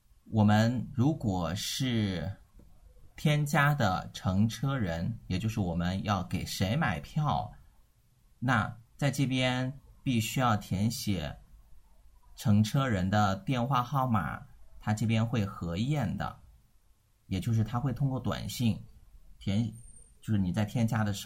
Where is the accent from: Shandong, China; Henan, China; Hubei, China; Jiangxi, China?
Jiangxi, China; Nanchang; 我老家是南昌的啊